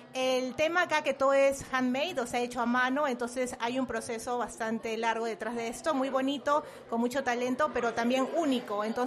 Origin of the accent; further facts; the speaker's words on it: Peru; moved away; Soy peruana, me gusta compartir mi cultura siempre y estando fuera del país obviamente se siente más